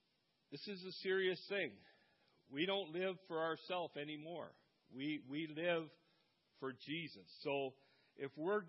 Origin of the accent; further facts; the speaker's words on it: Dunnville, Ontario, Canada; Like, I grew up in Dunville, right? This is my hometown. I came here in 1972. I went to school in Dunville. I went to high school in Dunville.